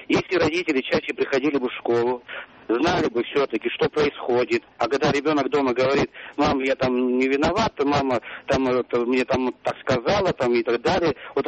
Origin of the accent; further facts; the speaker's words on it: Zelenograd, Moscow, Russia; Я из Зеленограда.